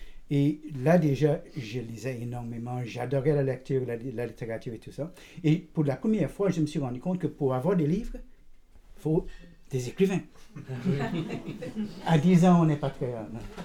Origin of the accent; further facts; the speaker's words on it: Trinidad & Tobago; French is a second language; moved away as an adult; also born or lived in Toronto; J'ai quitté Trinidad à l'âge de 18 ans pour aller à Toronto. Et je me suis inscrit à l'université. Et bien sûr, je suis allé à Toronto pour apprendre le français.